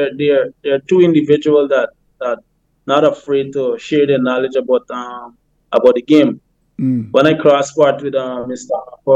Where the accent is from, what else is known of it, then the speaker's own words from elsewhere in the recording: New Amsterdam, East Berbice-Corentyne, Guyana; I'm from Barbies, New Amsterdam.